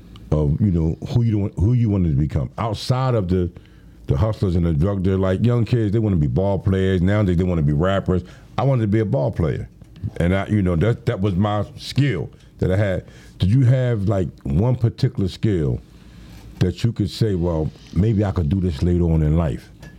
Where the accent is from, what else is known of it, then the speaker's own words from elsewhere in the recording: Philadelphia, Pennsylvania, United States; Because I grew up in South Philadelphia, as you know. And growing up in the inner city, we tend to gravitate toward the negative influences.